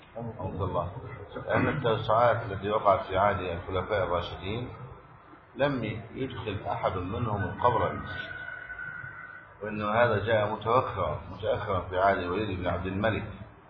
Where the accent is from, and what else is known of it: Egypt